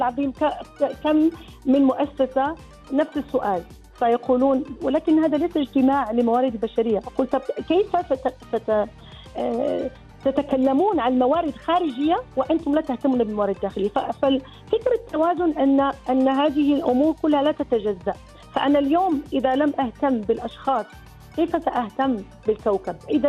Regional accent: Morocco; نحن كمواطنين مغاربة لدينا العديد من الإيجابيات

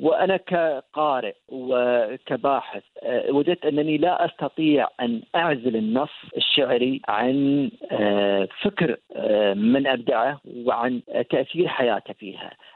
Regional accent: United Arab Emirates; مجال لم يكتب فيه بشكل كبير عندنا في الإمارات، ويوجد فيه نقص

